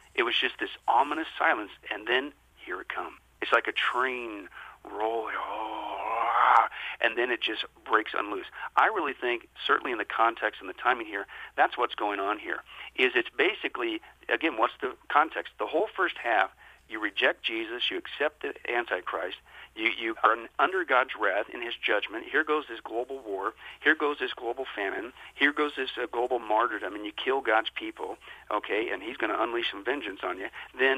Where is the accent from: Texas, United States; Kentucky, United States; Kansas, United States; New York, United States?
Kansas, United States; when I grew up in the Midwest in Kansas, and of course, being in the Midwest, one of the things you deal with is a tornado.